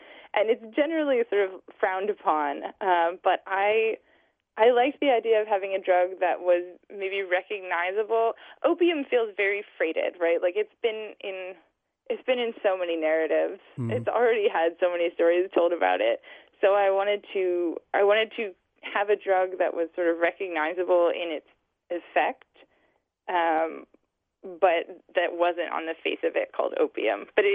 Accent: Yellow Springs, Ohio, United States; Yellow Springs was a wonderful place to grow up because our school systems are just so supportive.

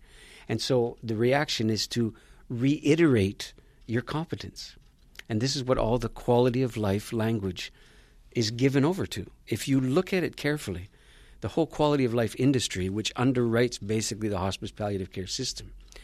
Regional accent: Canada; I'm Canadian

